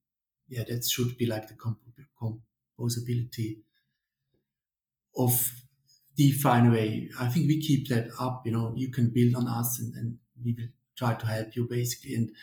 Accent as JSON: {"language": "English", "country": "Switzerland", "said": "I think Switzerland is a very good place, basically. Not for myself. Yeah, I'm Swiss"}